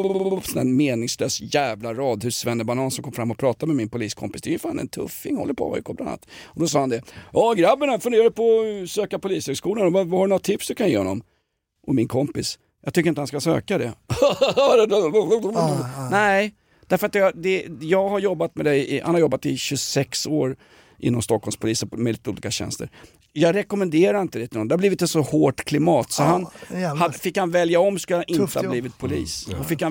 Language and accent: Swedish; Sweden; Jag har faktiskt en följdfråga här, fast jag är svensk journalist.